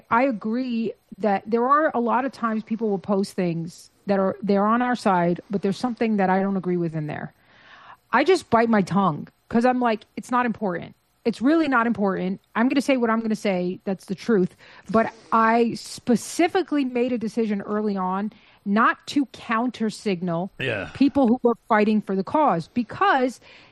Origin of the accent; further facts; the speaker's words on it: Bronx, New York, United States; You know, when I was growing up in the Bronx, because some people like to come out and be like, Albanians aren't white.